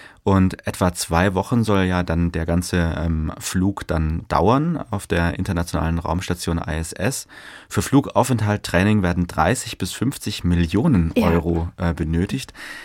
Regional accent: Großbettlingen, Baden-Württemberg, Germany; ich komme aus Großbettlingen.

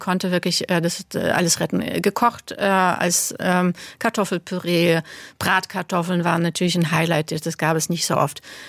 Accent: Berlin, Germany; Genau, ich komme aus Berlin

